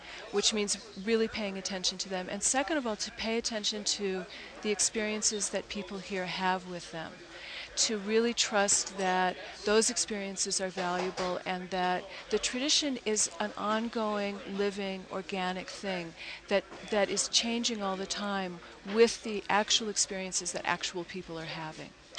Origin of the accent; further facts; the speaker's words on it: California, United States; now in Santa Fe, United States; Well, I come from Northern California, where I've been for the last 20 years